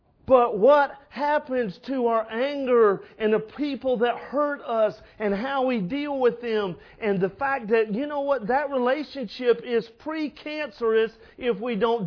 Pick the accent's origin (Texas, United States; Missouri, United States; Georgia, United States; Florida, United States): Florida, United States; I am kind of fair-skinned, and I grew up in Florida, and I'm old enough to have grown up in Florida prior to the time I ever had sunblock.